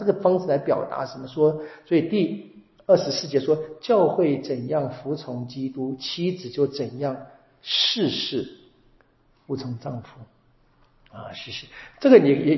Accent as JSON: {"language": "Chinese", "country": "China", "said": "我们中国人不说这个夫妻吵架嘛"}